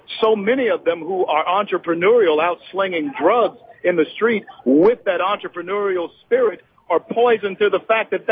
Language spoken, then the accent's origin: English; Louisiana, United States; I'm from Louisiana. There's an all out war against natural gas.